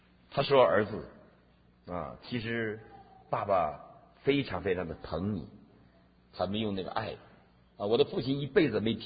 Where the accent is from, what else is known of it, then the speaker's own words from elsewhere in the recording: Northeast China, China; 有点像我们东北人。我发现台语跟东北是挺相通的